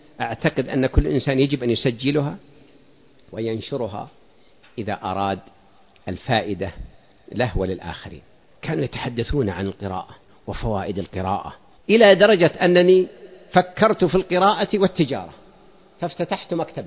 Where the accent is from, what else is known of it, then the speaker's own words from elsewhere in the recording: Al Ghat, Riyadh Province, Saudi Arabia; المحطة الأولى كانت في قرية يقال لها الغاط، يمكن يزعمون على الإخوان كانت قرية، لم تعد قريتنا الآن، أنا شبيت وكبرت وهي شبت وكبرت وأصبحت مدينة.